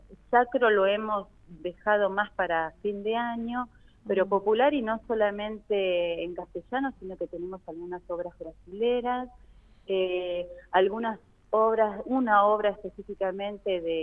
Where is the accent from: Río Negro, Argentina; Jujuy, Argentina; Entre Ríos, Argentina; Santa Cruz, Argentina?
Río Negro, Argentina; Viedma; Porque de hecho somos muchos de Viedma y estamos cantando en Patagones.